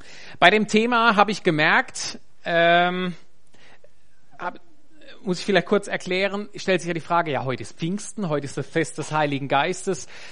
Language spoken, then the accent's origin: German; Germany; moved away as an adult; now in Switzerland; ich bin Deutscher. Ich habe 29 Jahre in Deutschland gelebt. Ich habe aber eine Schweizerin geheiratet, lebe seit 11 Jahren in der Schweiz, ein Jahr in Belgien, 29 Jahre in Deutschland.